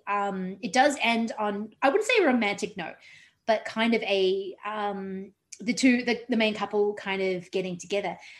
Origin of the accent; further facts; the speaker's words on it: New Zealand; but my excuse is that I grew up in New Zealand and that's what you did.